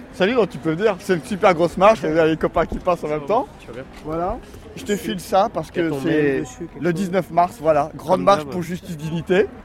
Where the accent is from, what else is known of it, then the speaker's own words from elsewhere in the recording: Argenteuil, Île-de-France, France; voilà, je suis né à Argenteuil. J'ai fait toute ma scolarité ici. Mes parents, ils crèchent encore